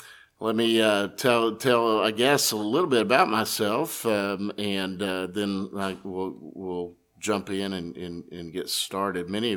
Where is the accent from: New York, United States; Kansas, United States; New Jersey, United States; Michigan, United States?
Kansas, United States; moved away; And in 1992, I came all the way from Kansas, because that's where I'm from